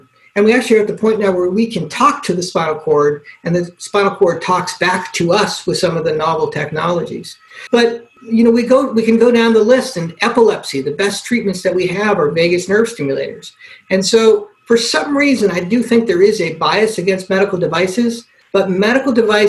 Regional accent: Hawaii, United States; you know, I grew up in Hawaii, and I was Asian medicine was part of the culture there when I grew up.

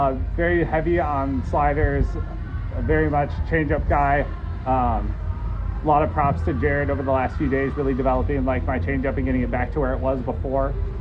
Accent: Saugatuck, Michigan, United States; So I'm from Saugatuck, Michigan. It's a small town just like outside of Holland, Grand Rapids area.

